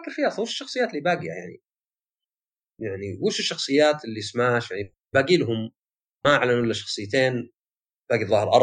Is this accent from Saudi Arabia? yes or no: yes; Saudi Arabia; ولا شيء عندنا في السعودية بالذات ولا ذا، بس هذا الفرق.